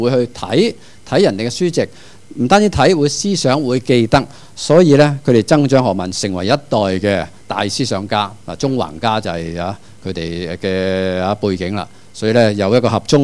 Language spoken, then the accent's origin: Cantonese; China; 我哋中國人發明四大發明啊嘛